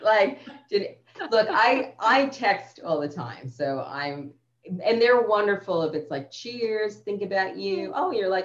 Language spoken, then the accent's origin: English; Queens, New York, United States; We all want to be from New York City, Manhattan. We grew up in Queens, but there were learnings there.